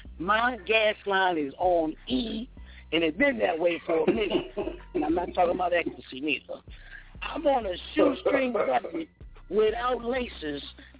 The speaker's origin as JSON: {"language": "English", "town": "Bronx", "region": "New York", "country": "United States", "said": "I said, I'm from the Bronx. I lived in Queens. I lived in Brooklyn."}